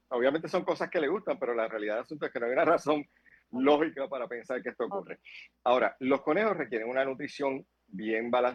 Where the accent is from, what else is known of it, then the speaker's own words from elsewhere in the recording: Manatí, Puerto Rico; yo soy de Manatí